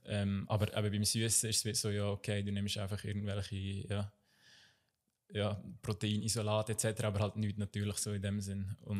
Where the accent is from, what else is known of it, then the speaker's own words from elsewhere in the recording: Switzerland; ich bin ursprünglich aus Margau, dort aufgewachsen, dort Kantonsschule gemacht.